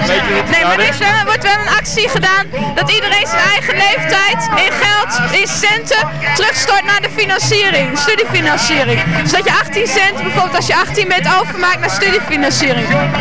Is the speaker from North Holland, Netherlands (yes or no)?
no; Groningen, Netherlands; Groningen.